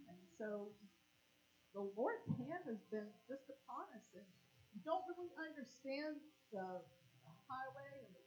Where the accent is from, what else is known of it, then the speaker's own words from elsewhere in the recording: Orlando, Florida, United States; moved away as an adult; now in Ellijay, United States; we've been here since, what, July. We moved here in July, so we're originally from Orlando, and last October, we're living in Orlando, we decided we're going to move to the mountains